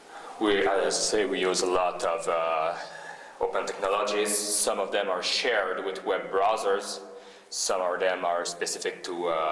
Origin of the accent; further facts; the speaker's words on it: Montreal, Quebec, Canada; I'm from Montreal.